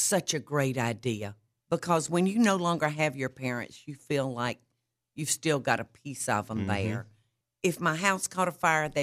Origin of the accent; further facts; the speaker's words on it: Georgia, United States; accent: Southern; I was born in South Georgia and lived there the first 40 years of my life.